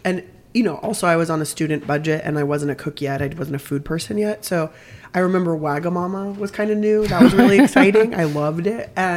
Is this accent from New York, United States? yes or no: no; San Diego, California, United States; also born or lived in Berkeley; I grew up in the south of California, San Diego, right by the Mexican border.